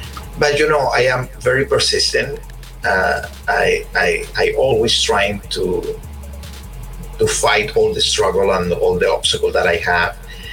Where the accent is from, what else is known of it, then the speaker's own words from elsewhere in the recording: Cuba; Cuba is a very complicated thing for Cubans. You know, I was born after the revolution, and for me, it was the only thing that exi